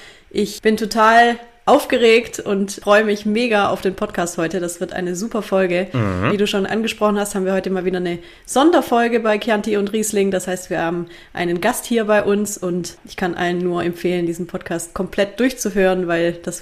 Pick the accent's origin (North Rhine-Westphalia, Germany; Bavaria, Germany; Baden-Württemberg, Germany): Baden-Württemberg, Germany; in meinem Heimatbundesland Baden-Württemberg